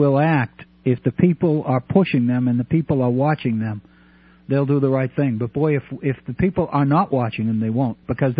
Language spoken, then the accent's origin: English; New England, United States; I grew up in New England